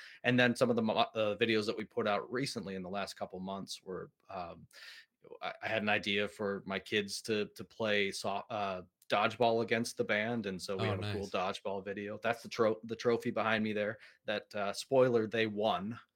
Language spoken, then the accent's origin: English; Mineral Point, Wisconsin, United States; eral Point's my hometown. So we visited the Opera House. We're actually playing at the Opera House in September. It's one of my favorite places to play, especially as my hometown.